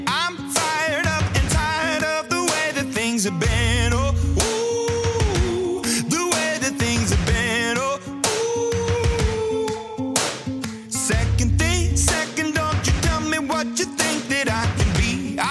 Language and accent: Italian; Abruzzo, Italy; io sono abruzzese e noi abruzzesi abbiamo un difetto congenico di pronuncia di fondo.